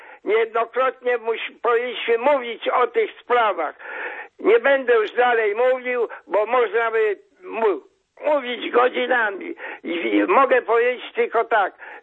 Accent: Warsaw, Masovian Voivodeship, Poland; jako Warszawiak

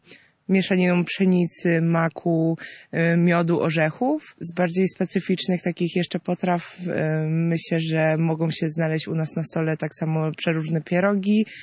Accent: Dębica, Subcarpathian Voivodeship, Poland; Pochodzę z Dębicy, z Podkarpacia.

